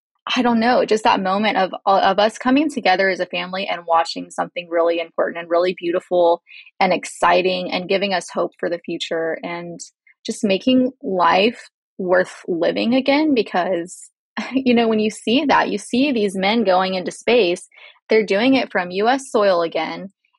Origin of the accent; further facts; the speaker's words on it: Houston, Texas, United States; You know, I grew up in Houston and I always wanted to be an astronaut when I was younger.